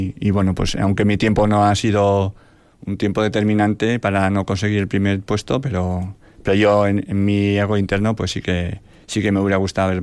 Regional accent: Usurbil, Basque Country, Spain; also born or lived in Andoain; Me considero de Usurbil, aunque en su momento nací en Andoain, pero cosas de la vida, pues he regresado.

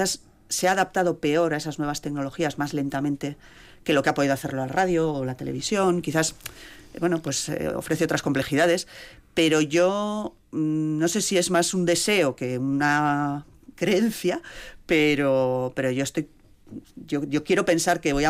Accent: Estella, Navarre, Spain; also born or lived in Valencia / Barcelona; now in Vitoria, Spain; yo soy navarra. Llevo ya muchos años aquí en Vitoria, pero bueno, soy navarra, nací en Estilla, aunque he vivido en muchos sitios. Y justo cuando nací, mi padre estaba trabajando en Valencia. Así que yo viví un añito, mi primera infancia la viví en Valencia y luego he vivido en Barcelona también 5 años.

